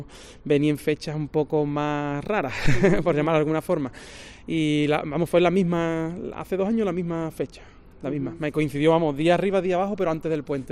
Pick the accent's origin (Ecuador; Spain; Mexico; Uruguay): Spain; Cádiz, Andalusia; yo soy de allí de Cádiz y tengo amigos que sí han venido